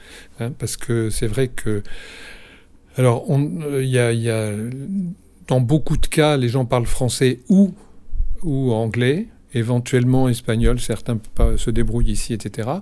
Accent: Morocco; je viens du Maroc, enfin, voilà, avec des ancêtres qui sont passés par... qui venaient aussi de France, d'Espagne, d'Algérie.

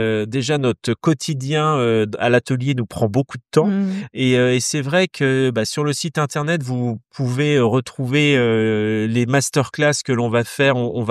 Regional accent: Centre-Val de Loire, France; quand j'étais enfant en Touraine, parce que je suis d'ici, j'ai connu des hivers très froids

